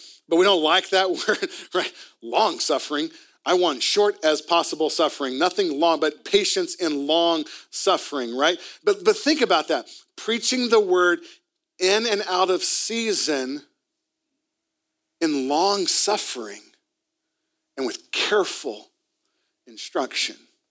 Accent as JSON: {"language": "English", "town": "Vancouver", "region": "British Columbia", "country": "Canada", "said": "And I'm from Vancouver, right?"}